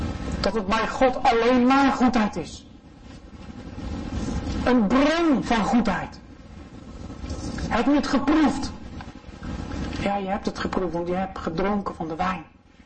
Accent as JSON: {"language": "Dutch", "region": "South Holland", "country": "Netherlands", "said": "En ik kom uit de buurt van Rotterdam. En daar is het hele drassige grond."}